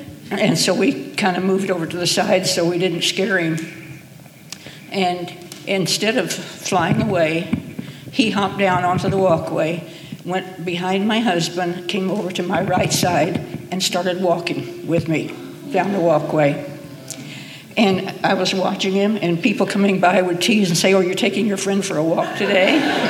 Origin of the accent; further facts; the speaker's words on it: California, United States; also born or lived in Texas; No, when I was born in Texas, but when I was two, my family moved to Northern California so that my dad could work.